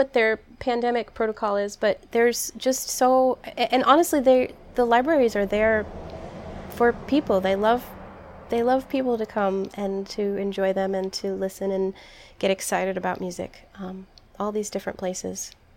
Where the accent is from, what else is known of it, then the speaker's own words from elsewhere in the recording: Maine, United States; So, you know, it's funny because he lived in New Hampshire and I grew up in Maine.